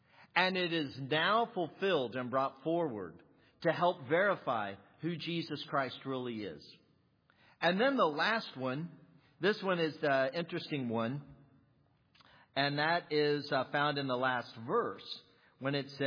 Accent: Ohio, United States; I'm from Ohio and I could pick another state that I could refer to that.

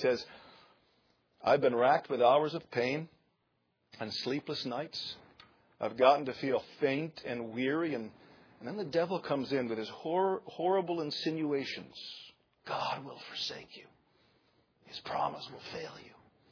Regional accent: Holland, Michigan, United States; I'm from Holland, Michigan.

